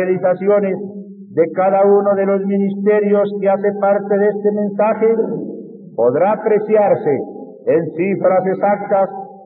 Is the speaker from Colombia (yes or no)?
yes; Colombia; Como católico, como colombiano, me duele la muerte de todo conciudadano.